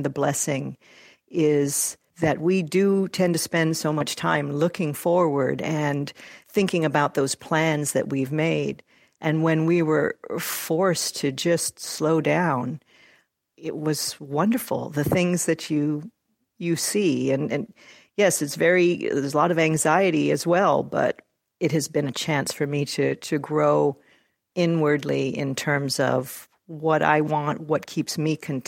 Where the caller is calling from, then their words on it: Kaneohe, Hawaii, United States; I'm calling from Kaneohe, Hawaii.